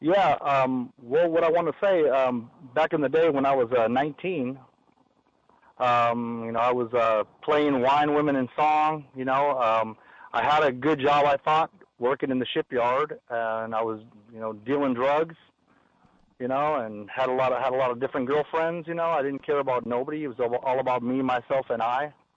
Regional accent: California, United States; now in Texas, United States; I'm from California, but I now live in Texas.

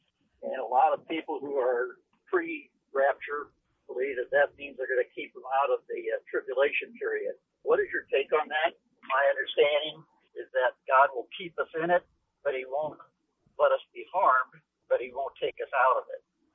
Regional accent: Sacramento, California, United States; I'm from Sacramento.

